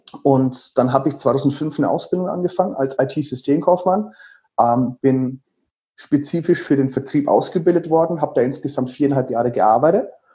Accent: Würzburg, Bavaria, Germany; born there

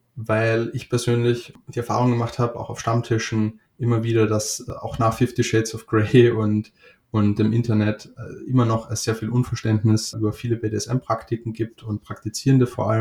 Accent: Austria; now in Hamburg, Germany; Seit circa 5 Jahren wohne ich in Hamburg. Ursprünglich komme ich aus Österreich.

